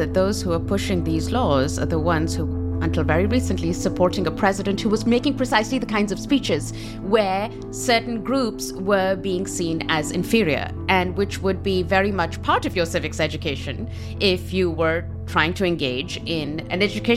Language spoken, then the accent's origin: English; Pakistan; I come from Pakistan, and Pakistan is a very different society